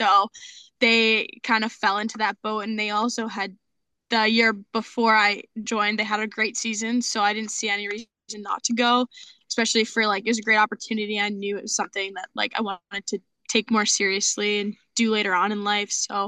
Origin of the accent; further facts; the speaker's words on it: Boston, Massachusetts, United States; BU was like playing with the Boston on the front of your jersey, like that being from my hometown, was just like it was like a want, but more like a need.